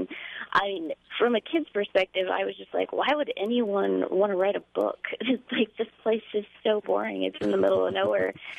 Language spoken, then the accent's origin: English; Kansas, United States; now in Elton, United States; I grew up in Chase County, actually, just outside of Cedar Point